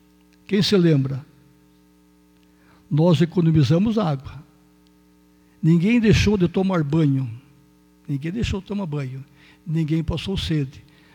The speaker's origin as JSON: {"language": "Portuguese", "country": "Brazil", "said": "Para todos nós que somos brasileiros."}